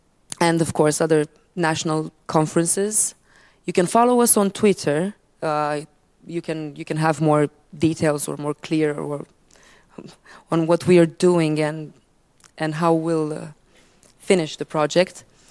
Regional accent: Romania; English is a second language; now in Ireland; I'm very happy to have the chance to present this back to my home country. I'm Romanian

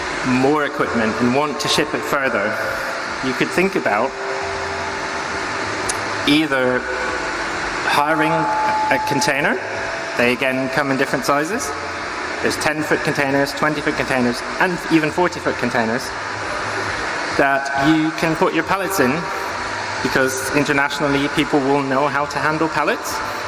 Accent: Germany; I'm from Germany, so.

